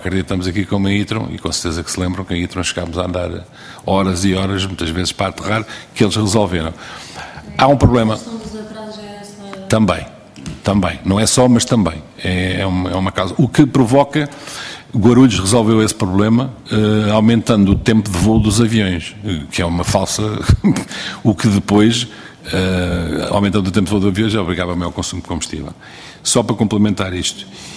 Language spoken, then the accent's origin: Portuguese; Beja, Portugal; vamos ter aqui uma grande alegria na minha terra, que eu sou de Beja